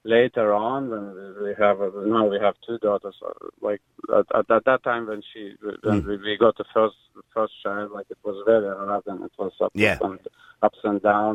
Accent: Lithuania; English is a second language; I'm originally from Lithuania

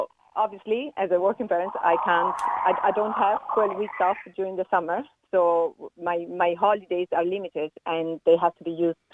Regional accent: Italy

